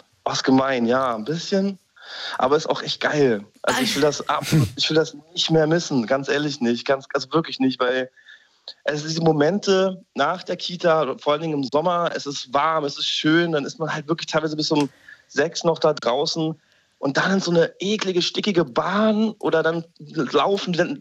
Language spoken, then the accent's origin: German; Göttingen, Lower Saxony, Germany; also born or lived in Halle; ich bin in Halle geboren, dann sind wir nach Göttingen gezogen. Das sind dann 120.000 Einwohner, da braucht man kein Auto. Wir haben in der Stadt gewohnt